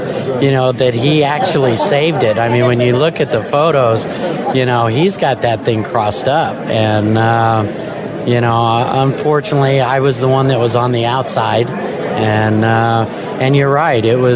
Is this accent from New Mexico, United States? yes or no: yes; Albuquerque, New Mexico, United States; I was very, very lucky and fortunate to have a man and a family from my hometown, Albuquerque, New Mexico